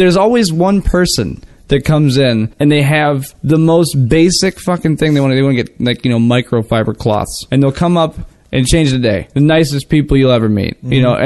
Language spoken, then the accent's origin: English; Harper Woods, Michigan, United States; I grew up in Harper Woods, man. I lived there. I lived on Elkhart for the longest time.